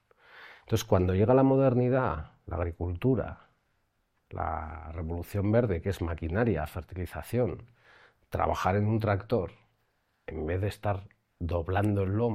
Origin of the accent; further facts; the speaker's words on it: Basque Country, Spain; Yo que soy de País Vasco, por ejemplo, País Vasco, Cataluña, mucha industrialización, mucha industria, el metal y demás.